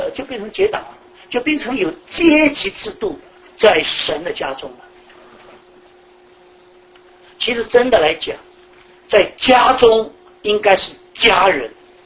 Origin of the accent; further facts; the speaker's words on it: China; 大男人老是把我们中国人大男人老把太太当做太太